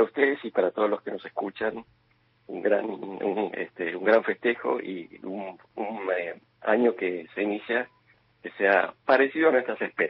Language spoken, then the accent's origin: Spanish; Argentina; Todos finalmente somos argentinos